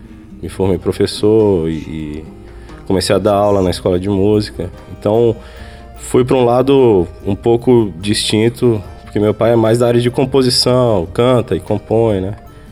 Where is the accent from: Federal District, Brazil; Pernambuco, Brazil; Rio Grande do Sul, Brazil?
Federal District, Brazil; Brasília; Sim, sou de Brasília.